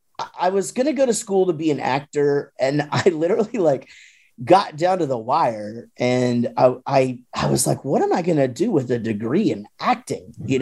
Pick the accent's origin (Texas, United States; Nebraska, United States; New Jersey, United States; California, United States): Texas, United States; Wichita Falls; I'm from Wichita Falls, Texas, and it's a real small town.